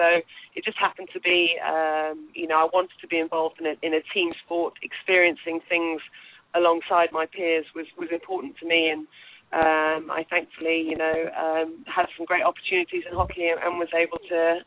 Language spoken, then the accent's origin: English; Kenya; moved away; I was brought up in Kenya, where I sort of first picked up a hockey stick, as you mentioned, at age 9.